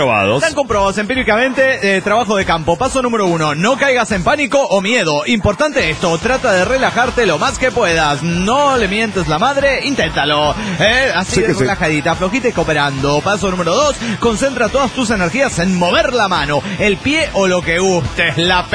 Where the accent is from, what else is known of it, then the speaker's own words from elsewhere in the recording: Alejandra, Santa Fe, Argentina; de Alejandra, Argentina.